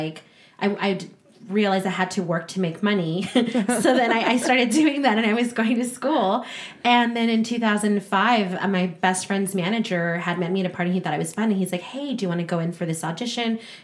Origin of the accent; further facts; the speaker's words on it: Laredo, Texas, United States; also born or lived in Los Angeles; I'm from Tejas. I'm from Laredo, Texas.